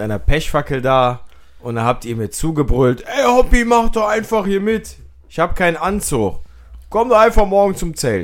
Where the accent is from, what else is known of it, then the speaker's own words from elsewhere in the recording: Holzheim, North Rhine-Westphalia, Germany; also born or lived in Neuss / Mönchengladbach; Also ich bin in Neuss geboren, ja, in Holzheim aufgewachsen.